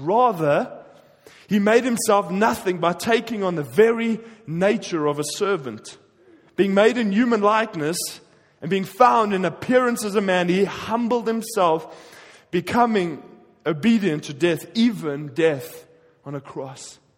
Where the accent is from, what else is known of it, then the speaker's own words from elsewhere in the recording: Pretoria, Gauteng, South Africa; born there; I was born in Pretoria. I support the Blue Bulls, which is very heavenly. And I like my red meat. I live off red meat. And I'm a South African. I love the bush.